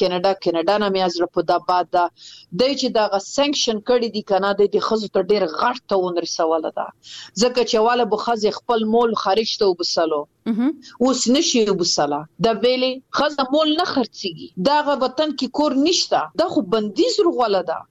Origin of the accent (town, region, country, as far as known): Afghanistan